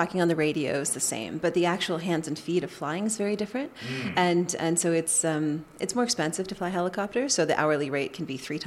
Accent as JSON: {"language": "English", "town": "Wiarton", "region": "Ontario", "country": "Canada", "said": "I'm from Wyarton, Ontario"}